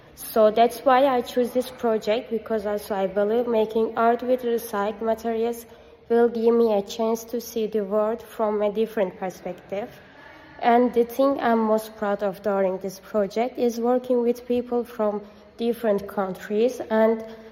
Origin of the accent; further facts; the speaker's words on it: Turkey; I'm from Turkey.